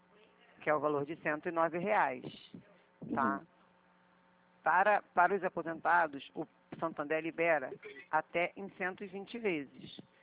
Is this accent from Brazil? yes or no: yes; Rio de Janeiro, Brazil; Não, eu sou do Rio.